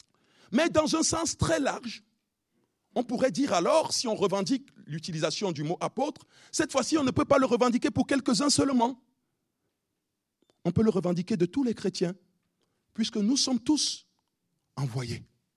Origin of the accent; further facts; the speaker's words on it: Cameroon; comme on dit chez nous au Cameroun